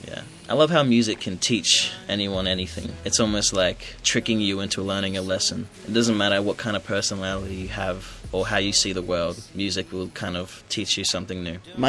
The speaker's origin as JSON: {"language": "English", "town": "Cairns", "region": "Queensland", "country": "Australia", "tie": "born or raised there", "said": "I was born and raised in Cairns, far north Queensland, you know."}